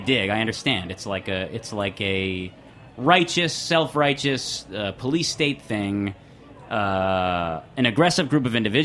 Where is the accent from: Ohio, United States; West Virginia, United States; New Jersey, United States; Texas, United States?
New Jersey, United States; How do I know about the Middle East? I'm from New Jersey.